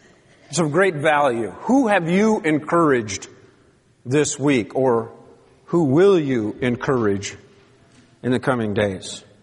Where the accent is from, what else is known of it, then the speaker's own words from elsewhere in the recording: Marion, South Dakota, United States; in Marion, South Dakota, we had a sanctuary that was typical still there.